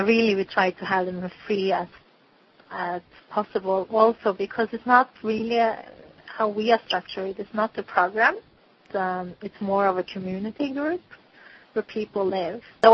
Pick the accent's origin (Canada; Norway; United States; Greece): Norway; like I'm from Norway, I might go home to Norway.